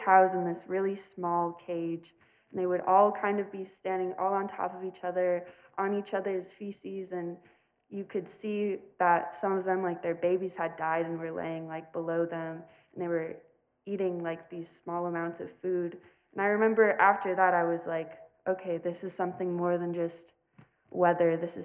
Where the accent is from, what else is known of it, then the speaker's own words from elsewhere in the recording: Utah, United States; I grew up in Utah, and I didn't know what climate change was for a really long time.